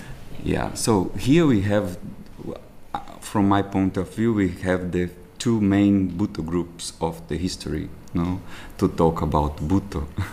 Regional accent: Brazil; English is a second language; now in Vienna, Austria; I'm from Brazil, now based in Vienna.

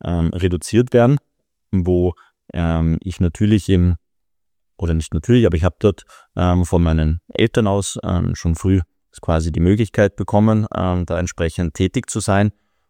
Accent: Vienna, Austria; dass meine Heimat in Österreich, in Wien ist

